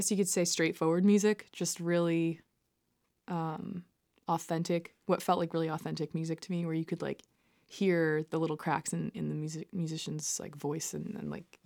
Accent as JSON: {"language": "English", "region": "New Jersey", "country": "United States", "said": "and I'm from New Jersey, I kind of, like, there's a part of me that's like, am I a fraud?"}